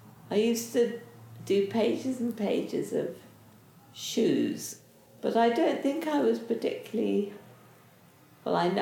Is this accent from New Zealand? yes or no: no; London, United Kingdom; born there; Born in London. My father was a surgeon but came from a very artistic family.